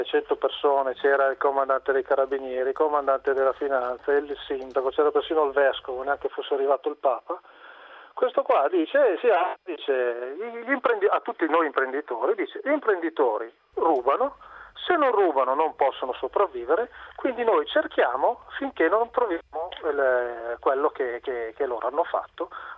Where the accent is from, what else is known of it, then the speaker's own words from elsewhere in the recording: Vigevano, Lombardy, Italy; io sono di Vigevano, sono un piccolo imprenditore